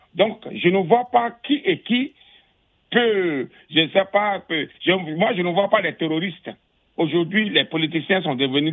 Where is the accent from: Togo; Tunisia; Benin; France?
Benin; Je suis béninois comme lui.